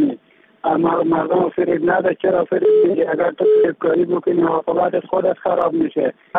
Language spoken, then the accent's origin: Persian; Afghanistan; ما افغان هستم